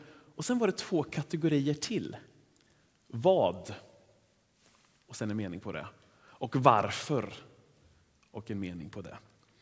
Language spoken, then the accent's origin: Swedish; Sweden; Det som vi svenskar har sökt näst mest på